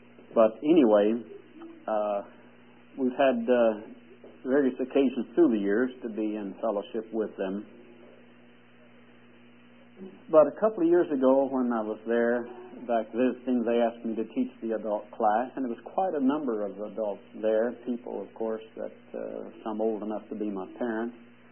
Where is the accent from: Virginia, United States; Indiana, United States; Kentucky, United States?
Kentucky, United States; Lexington; my wife and I are the only natives here, I think. Only native Kentuckians. I was born in Lexington 20 years ago, I think.